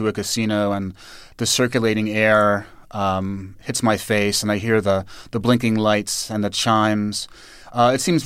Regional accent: New York City, New York, United States; born or raised there

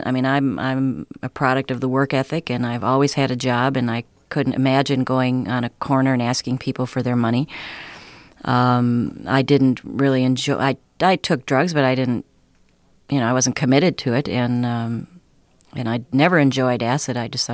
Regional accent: Wisconsin, United States; now in California, United States; when coming from Wisconsin, I mean, I consider myself a pretty hip person. Not because I came from Wisconsin, but I mean, when I lived there, I thought I was real liberal and hip

